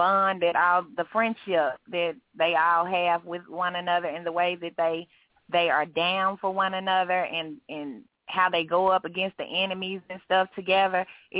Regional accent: Memphis, Tennessee, United States; me just telling it like it is, like what I see every day, growing up in South Memphis, living in the projects, you know, things of that nature

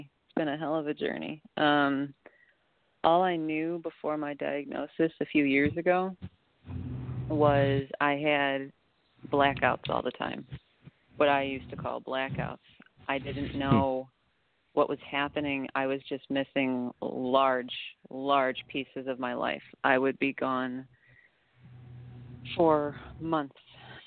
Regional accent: Chicago, Illinois, United States; and I'm from Chicago, but I would wake up in different states, like geographically.

